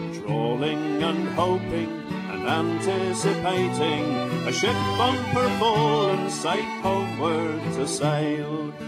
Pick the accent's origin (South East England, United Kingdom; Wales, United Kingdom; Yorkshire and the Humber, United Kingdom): Yorkshire and the Humber, United Kingdom; Grimsby; our first song we would like to do for you comes from my hometown of Grimsby